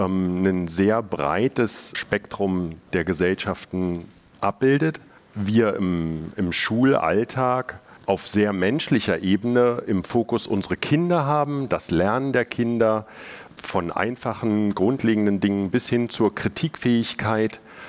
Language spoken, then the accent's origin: German; Berlin, Germany; dass die amerikanischen Familien auf mich als Berliner sehr, sehr offen zugegangen sind